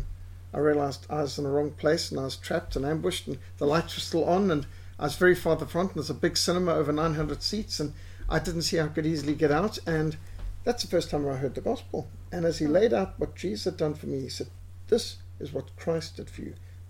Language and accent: English; Cape Town, Western Cape, South Africa; born there; I was born January 1960 in Cape Town.